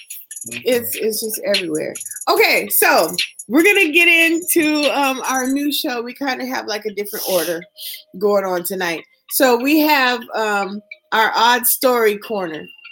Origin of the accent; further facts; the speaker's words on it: California, United States; I'm from the Bay. So I know, right?